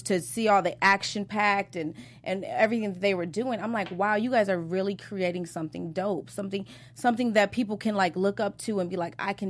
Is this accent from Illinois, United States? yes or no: yes; Chicago, Illinois, United States; now in Los Angeles, United States; I'm from, you know, we're from Chicago, so right. we're going to survive wherever we go.